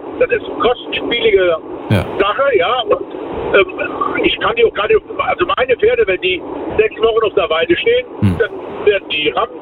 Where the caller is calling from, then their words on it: Rhineland-Palatinate, Germany; Ich bin aus der Eifel, bei Main, bei Gerisch.